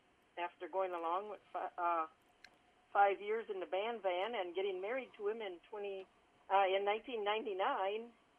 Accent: New Ulm, Minnesota, United States; I was born on a dairy. I was born in New Ulm, but I grew up 10 miles southeast of New Ulm.

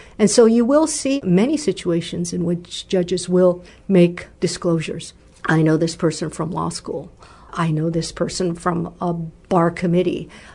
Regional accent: Japan; I'm originally from Japan. I'm a U.S. citizen, and I attended DOD schools overseas.

